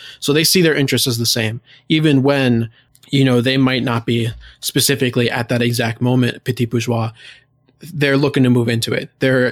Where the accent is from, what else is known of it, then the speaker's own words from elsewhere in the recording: United States; I'm American.